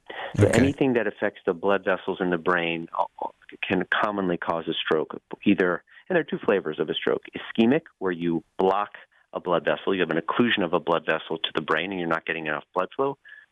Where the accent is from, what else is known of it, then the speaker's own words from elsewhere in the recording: Maryland, United States; also born or lived in South Bend, United States / Philadelphia, United States / Pittsburgh, United States; I grew up in Maryland, college at Notre Dame in South Bend, Indiana, Temple Medical School, so I know the Philadelphia and Mid-Atlantic area very well.